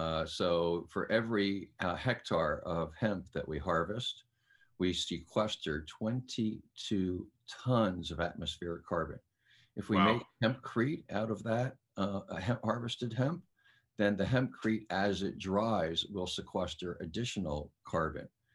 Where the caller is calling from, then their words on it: Oakland, California, United States; I am calling you from high in the hills of Oakland, California.